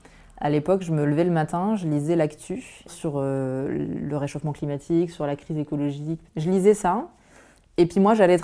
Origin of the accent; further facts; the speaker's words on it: Auvergne-Rhône-Alpes, France; Alors, j'ai grandi en Auvergne, en fait, dans une famille assez, dans un milieu assez préservé, je dirais. J'ai grandi dans une petite ville, vraiment très proche de la campagne, etc. J'ai vécu là-bas pendant 19 ans. Et ensuite, je suis partie à Grenoble faire mes études à Sciences Po.